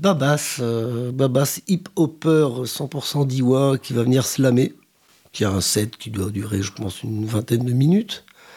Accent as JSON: {"language": "French", "region": "Hauts-de-France", "country": "France", "said": "moi je viens du Nord et j'ai quelques origines belges."}